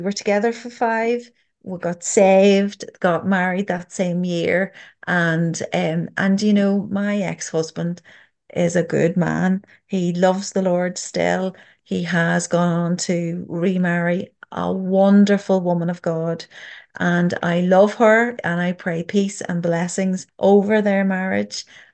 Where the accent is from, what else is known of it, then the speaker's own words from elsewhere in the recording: Dublin, Leinster, Ireland; now in Northern Ireland; I'm originally from Dublin, and then moving up the north, my family still live in Dublin.